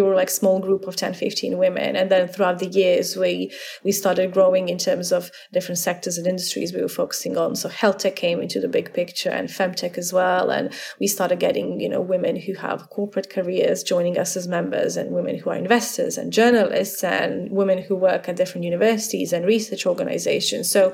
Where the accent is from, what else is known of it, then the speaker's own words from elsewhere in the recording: Croatia; English is a second language; moved away as an adult; now in London, United Kingdom; because I came to London from Croatia 7 years ago.